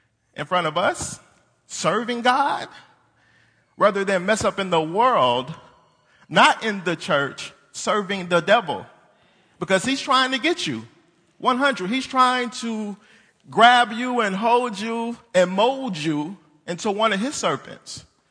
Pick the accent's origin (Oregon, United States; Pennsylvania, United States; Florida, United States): Florida, United States; Jacksonville; I grew up in Jacksonville, Florida.